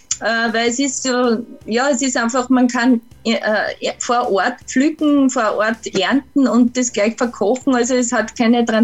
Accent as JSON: {"language": "German", "town": "Unterradlberg", "region": "Lower Austria", "country": "Austria", "tie": "born or raised there", "said": "Ja, und zwar geht es um ein Grundstück in meinem Heimatort, das vor dem Verbau gerettet werden soll."}